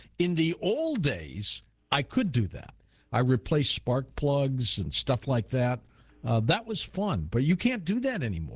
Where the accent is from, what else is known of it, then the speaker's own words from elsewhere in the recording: Dearborn Heights, Michigan, United States; I was raised in Dearborn Heights